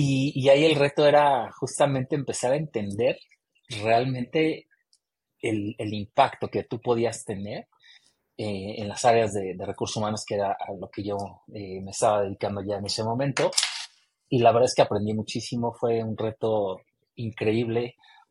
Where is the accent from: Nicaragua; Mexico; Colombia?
Mexico; Mexico City; born there; hoy tengo 45 años, felizmente casado ya. Nací en la Ciudad de México, sigo viviendo en la Ciudad de México. Bueno, ahorita estoy en el Estado de México, pero yo lo considero como, ya sabes, que está pegado y es Ciudad de México.